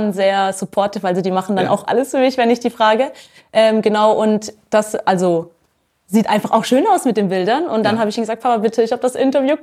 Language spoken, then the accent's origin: German; Baden-Württemberg, Germany; Also, ich komme ja aus dem Schwabenländle und ich würde sagen, ich habe einfach beides in mir, dieses albanisch-kosovarische